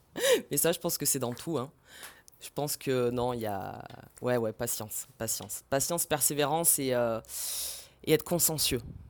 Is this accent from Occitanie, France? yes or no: yes; Perpignan, Occitanie, France; also born or lived in Réunion; moi je viens de Perpignan, enfin je viens de La Réunion, mais j'ai grandi dans le sud de la France.